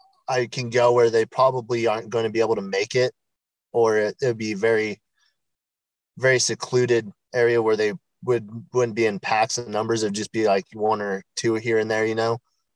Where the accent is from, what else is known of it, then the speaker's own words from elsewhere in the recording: Kirkland, Washington, United States; born there; Well, I was born up in Kirkland and I really don't like the traffic up there.